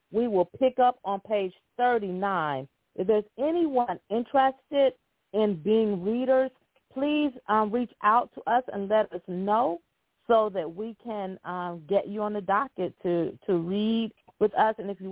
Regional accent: Atlanta, Georgia, United States; I often tell people about when I grew up here in Atlanta

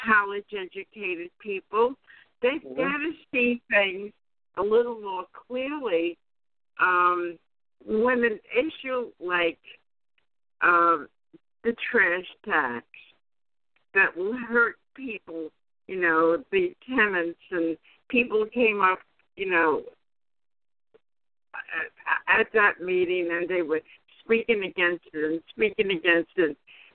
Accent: New York, United States; now in Albany, United States; I grew up on Long Island, and I moved up to the Capital District in 1981.

